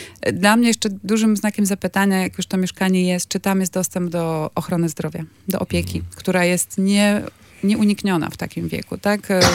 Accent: Elbląg, Warmian-Masurian Voivodeship, Poland; Ja pochodzę z Elbląga i tam ilość autobusów, częstotliwość dramatycznie spada.

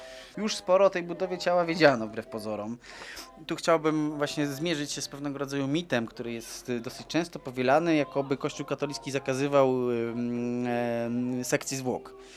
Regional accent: Kraków, Lesser Poland, Poland; pochodzę z Krakowa.

